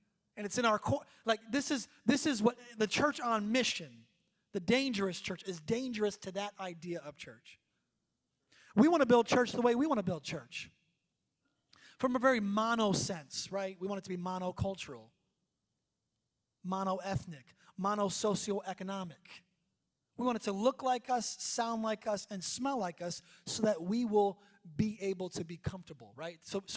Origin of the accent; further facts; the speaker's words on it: New York, United States; We're from New York, New Jersey. We ain't doing no minivan.